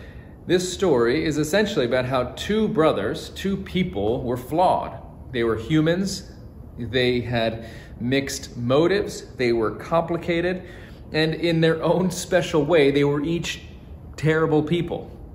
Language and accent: English; North Carolina, United States; But that dog, as I used to hear growing up in North Carolina, ain't gonna hunt.